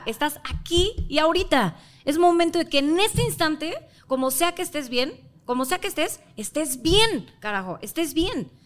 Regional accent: Mexico; Soy mexicana, pero de no sé si sea ascendencia o descendencia, la cosa es que viene de ahí

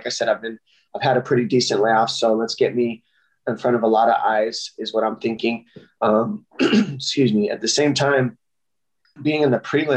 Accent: Tucson, Arizona, United States; And he's from my hometown, Tucson, Arizona.

